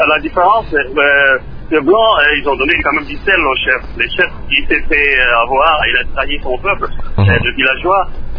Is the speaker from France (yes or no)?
no; Païkongila, Pool, Republic of the Congo; Et le 8, on ira à Païkongila, dans mon bled.